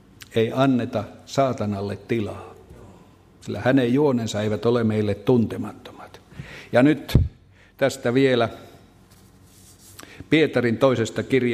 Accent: Lapland, Finland; born there; synnyin tähän maailmaan siellä Kemijokivarressa vuonna 1936, toukokuun 21. päivä.

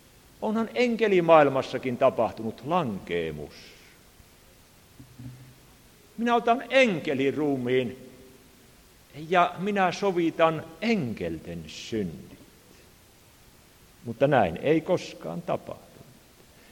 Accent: Savonia, Finland; Siellä meillä päin Itä-Suomessa, varsinkin Heinävedellä, enhän minä tiedä, vaikka täällä olisi niitä armaita savolaisia muitakin kuin minä

